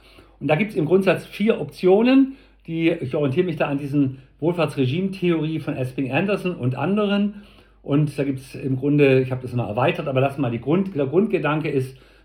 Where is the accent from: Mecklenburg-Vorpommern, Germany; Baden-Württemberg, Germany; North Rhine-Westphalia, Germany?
Baden-Württemberg, Germany; für mich als Schwabe